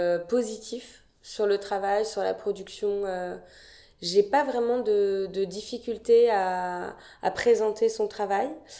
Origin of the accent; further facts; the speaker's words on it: Dinan, Brittany, France; je suis née à Dinan, j'ai grandi à Dinan.